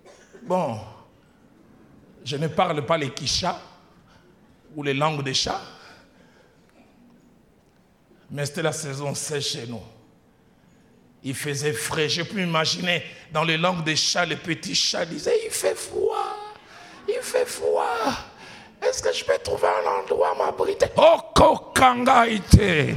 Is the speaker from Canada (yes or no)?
no; Kinshasa, DR Congo; J'ai vu un jour chez moi au Congo, pour ceux qui connaissent Kinshasa, au rond-point Gab, embouteillage terrible.